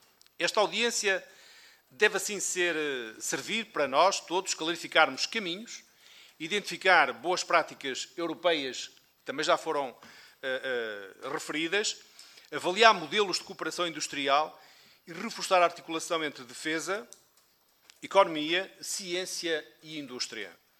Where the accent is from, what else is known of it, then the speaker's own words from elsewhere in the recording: Bragança, Portugal; Eu que sou do interior, sou de Bragança